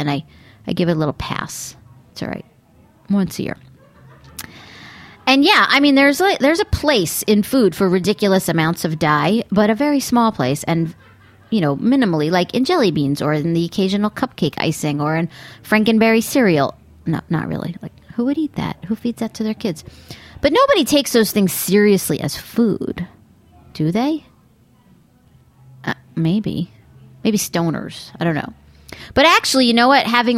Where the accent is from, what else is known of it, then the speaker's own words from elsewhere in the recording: Long Island, New York, United States; Not like growing up on Long Island.